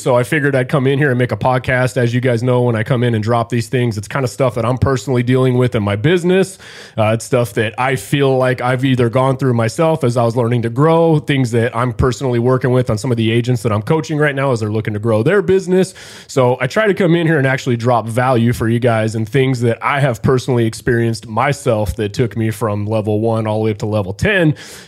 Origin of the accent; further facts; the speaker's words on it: Las Vegas, Nevada, United States; I grew up in Las Vegas. We had grew up in a small manufactured mobile home there.